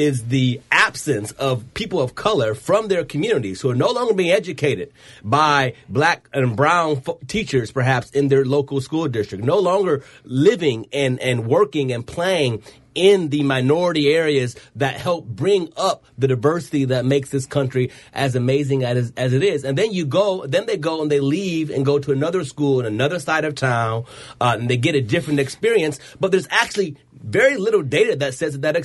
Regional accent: Ohio, United States; in my home state of states like Ohio

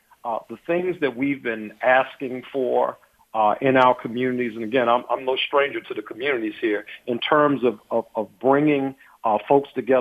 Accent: Washington, District of Columbia, United States; I grew up in Carver Terrace.

